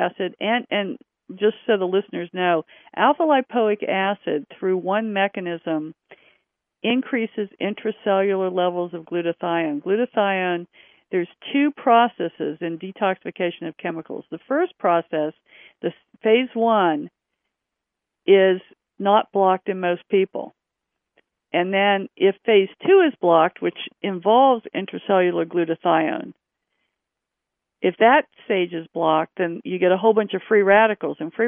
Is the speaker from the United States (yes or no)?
yes; Kansas, United States; I'm from Kansas, right?